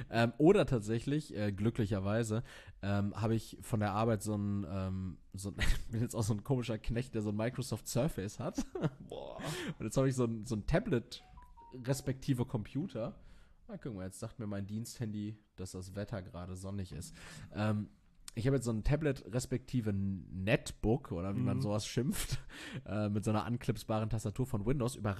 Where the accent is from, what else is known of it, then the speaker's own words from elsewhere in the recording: Castrop-Rauxel, North Rhine-Westphalia, Germany; auf dem Marktplatz meiner Heimatstadt Castrop-Rauxel.